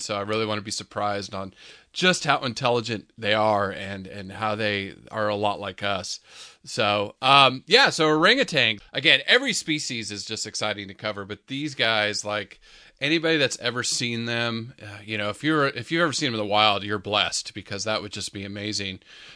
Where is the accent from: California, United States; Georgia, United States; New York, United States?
California, United States; San Diego; I remember growing up in San Diego, and the orangutan getting out of the exhibits there